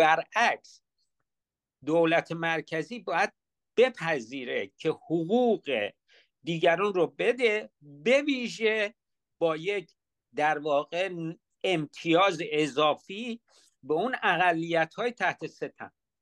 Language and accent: Persian; Iran; moved away as an adult; من شخصا مگه از ایران نیومدم بیرون؟ چرا اومدم بیرون؟ برای اینکه امنیت نداشتم